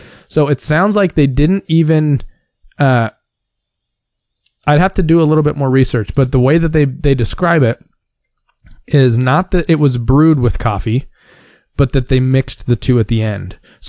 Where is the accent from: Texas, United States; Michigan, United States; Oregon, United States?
Oregon, United States; They're from my home state of Oregon, and I love a lot of the beers they